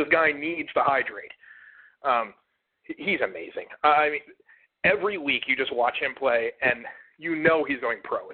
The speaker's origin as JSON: {"language": "English", "town": "Baltimore", "region": "Maryland", "country": "United States", "said": "you know, I'm from Baltimore, so I try and watch the Ravens every week"}